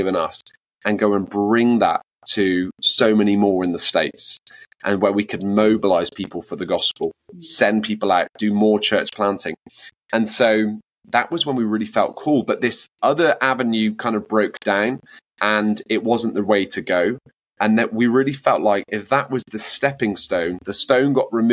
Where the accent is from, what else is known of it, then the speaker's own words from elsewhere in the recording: United Kingdom; I'm not Australian. I'm British.